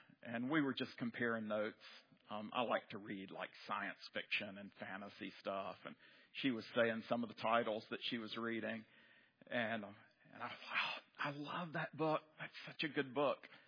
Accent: Lexington, North Carolina, United States; now in Japan; We've been there for 11 years, but I grew up over in Lexington, North Carolina, and that explains why I talk like this.

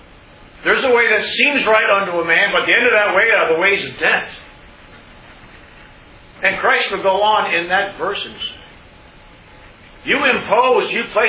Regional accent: Pennsylvania, United States; as I grew up in Pennsylvania, never having heard the gospel

